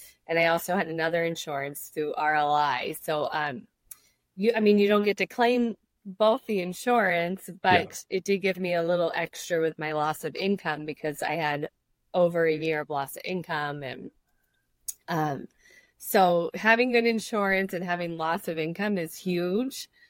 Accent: East Coast, United States; originally we're both from the East Coast, so we do have family.

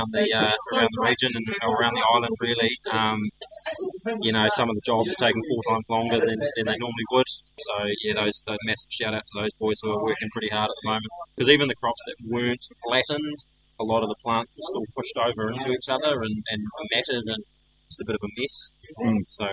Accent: Hamilton, Waikato, New Zealand; now in Raglan, New Zealand; So, I am early 40s, live out in Rag, born and bred in the Tron. So, haven't fallen too far from there.

